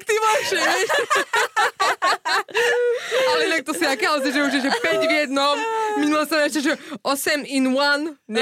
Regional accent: Trnava, Trnava Region, Slovakia; Málo kto uhádne, že som z Trnavy. Keď ma počuje rozprávať, málo kto to uhádne, pretože hovorí, že vôbec nemám ten trnavský taký tvrdý prízvuk.

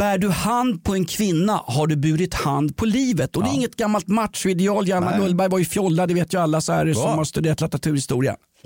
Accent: Sweden; och jag är uppväxt i Sverige på 1970-talet.

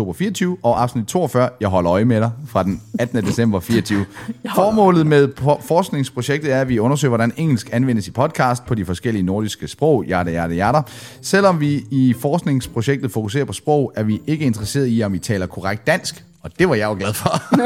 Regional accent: Hobro, North Denmark Region, Denmark; also born or lived in Southern Jutland; Jeg er født i Sønderjylland, men opvokset i Hobro. Jeg blev nærmest kørt direkte fra Sønderjylland til Hobro.

